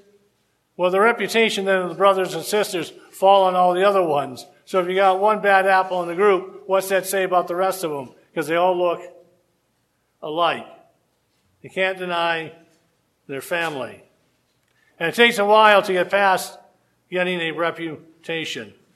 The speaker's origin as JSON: {"language": "English", "town": "Detroit", "region": "Michigan", "country": "United States", "tie": "born or raised there", "said": "See, that's luckily growing up in Detroit. I could get in trouble."}